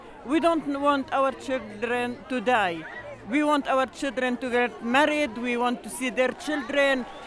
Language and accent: English; Shefa-'Amr, Northern District, Israel; from Shfamer. We came here today because we want peace.